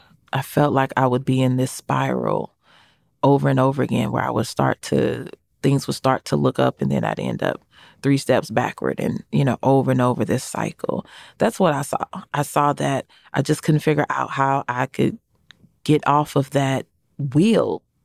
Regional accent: St. Louis, Missouri, United States; I'm from St. Louis.

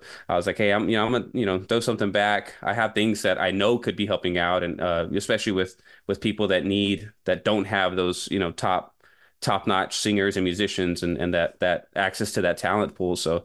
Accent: San Marcos, Texas, United States; You know, like I said, I'm from San Marcos.

